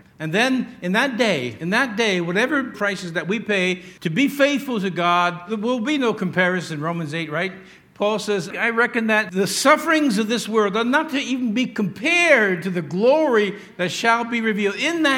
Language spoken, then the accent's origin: English; New York, United States; But as a New Yorker, native New Yorker, when you're going against the flow, boom, people are bumping into you.